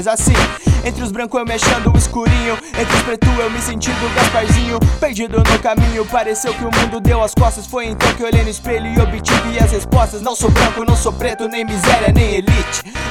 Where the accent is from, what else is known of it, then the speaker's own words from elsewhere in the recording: Ponta Grossa, Paraná, Brazil; Nasci em Ponta Grossa, interior do Paraná. É, eu sou de Ponta Grossa